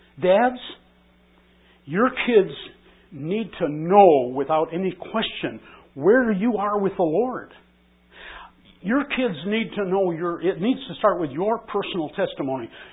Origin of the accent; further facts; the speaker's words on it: Minneapolis, Minnesota, United States; I got out of the Army, settled into a job in my hometown of Minneapolis.